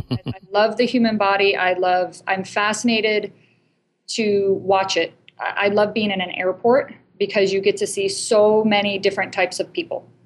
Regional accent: Michigan, United States; I grew up in Michigan, a friend had gone to Berkeley.

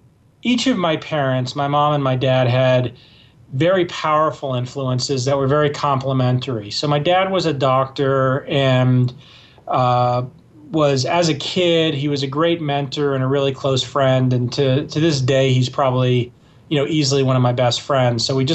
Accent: Dallas, Texas, United States; also born or lived in Boston; now in Boulder, United States; No, I grew up in Dallas, Texas.

